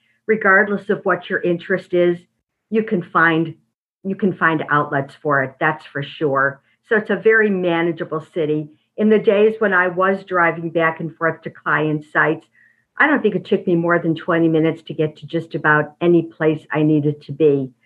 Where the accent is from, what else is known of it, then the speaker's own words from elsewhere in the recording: Syracuse, New York, United States; I grew up in Syracuse, still my home, and siblings are there.